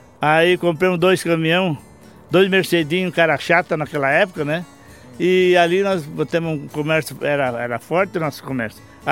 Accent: Orleans, Santa Catarina, Brazil; now in Francisco Beltrão, Brazil; Eu nasci em Santa Catarina, município de Orleans, num lugarzinho chamado Rio da Vaca, que hoje é Lauro Mila. Aí vivi a minha infância lá em Santa Catarina. É. E aí vim para o Paraná no ano de 54, 53

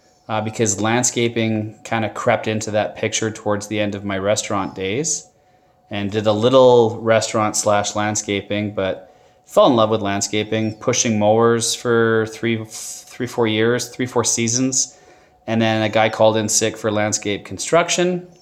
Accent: Victoria, British Columbia, Canada; also born or lived in Vancouver; Well, I was born in a little town called Vancouver. and I think before I was 2 years old, I moved to the islands, to Victoria. That's where I grew up till I was 19.

